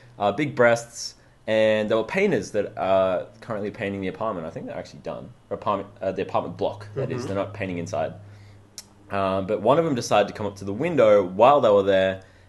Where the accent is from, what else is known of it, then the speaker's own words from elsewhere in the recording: New South Wales, Australia; A country town near Tamworth.